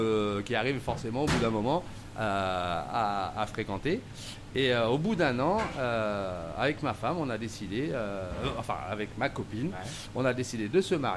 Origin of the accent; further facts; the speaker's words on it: Saint-Étienne, Auvergne-Rhône-Alpes, France; born there; Je suis né à Saint-Étienne, je veux être cuisinier depuis l'âge de 6 ans.